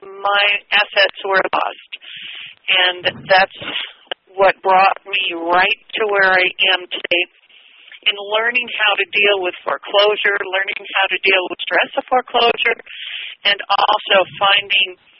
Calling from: Santa Cruz, California, United States; I'm calling in from the Santa Cruz area in California along the Central Coast.

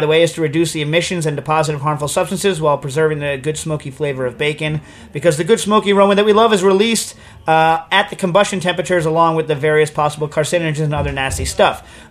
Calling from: Seoul, South Korea; from Seoul, Korea.

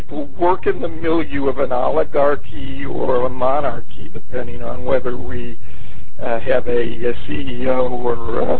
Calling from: West Orange, New Jersey, United States; I'm calling from West Orange, New Jersey. From Millburn, New Jersey.

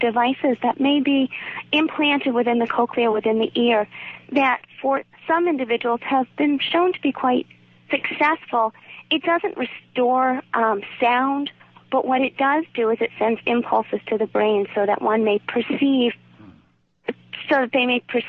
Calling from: Amherst, Massachusetts, United States; I'm calling from Amstel, Massachusetts.

